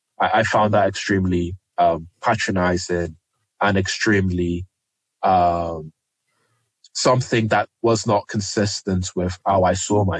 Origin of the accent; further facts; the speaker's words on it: Nigeria; So when I was growing up in Nigeria